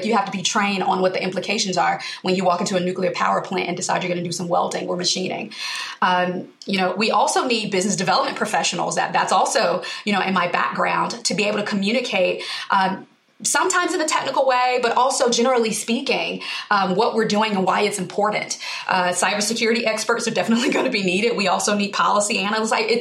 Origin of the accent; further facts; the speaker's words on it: Alabama, United States; I'm from Alabama, and my aunt is the associate dean at a community college.